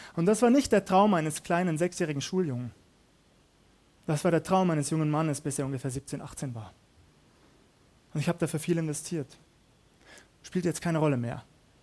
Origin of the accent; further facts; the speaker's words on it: Waldkraiburg, Bavaria, Germany; Wir haben eine Geschichte hier in Waldkraiburg, meine Heimatgemeinde in Landshut, ebenfalls davon betroffen.